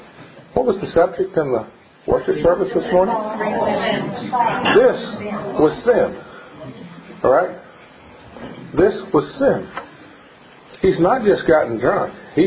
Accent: the South, United States; Okay, I'm from the South. I know what the word is pronounced.

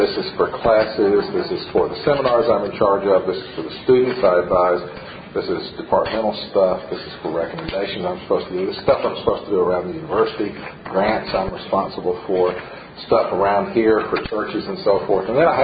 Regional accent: Tennessee, United States; When I was growing up in Tennessee, I heard that sermons always had the number of points they have.

